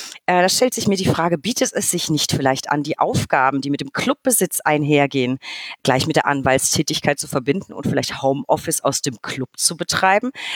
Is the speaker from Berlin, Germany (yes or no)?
no; Bavaria, Germany; ich als Franke